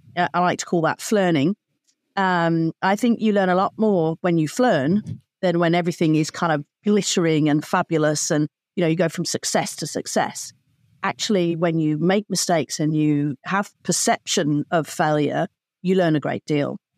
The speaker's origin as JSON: {"language": "English", "town": "Birmingham", "region": "West Midlands", "country": "United Kingdom", "said": "One, I'm from Birmingham. And so, you know, I don't know if you know many Brummies, but we just jump in and we get on with it."}